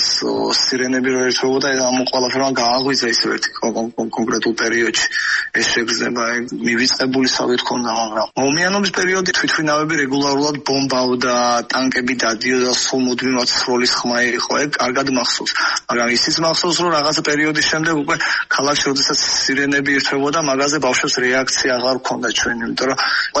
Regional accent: Batumi, Adjara, Georgia; also born or lived in Sukhumi; მე თავს ბათუმელავ თუ უკვე რომ არ მე ყოველთვის ძახი სოხუმელი ვარ მეთქე, მაგრამ თავს ბათუმელავ თუ რა გავიზარდე ამ ქალაქომსა

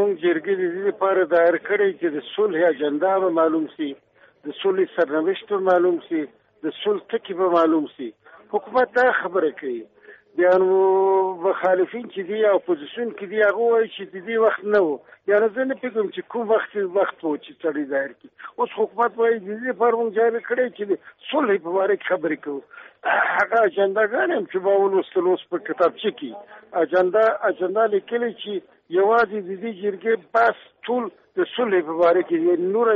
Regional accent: Afghanistan; زه د افغانستان دی بچی

